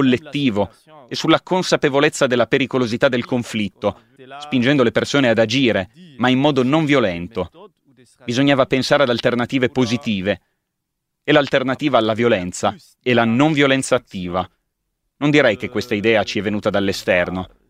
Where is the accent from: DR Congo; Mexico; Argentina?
DR Congo; North Kivu; sono un attivista ecologista e difensore dei diritti umani. Vengo dalla Repubblica Democratica del Congo, precisamente dalla parte orientale, dalla provincia del Nord Kivu.